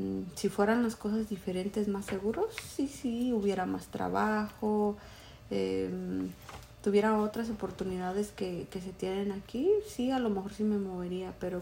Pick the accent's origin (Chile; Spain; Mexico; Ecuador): Mexico; now in United States; de donde yo soy, mis platillos favoritos, pues tengo muchos. Hay pozole, mole, tamales, hay muchas cosas que me gustan de México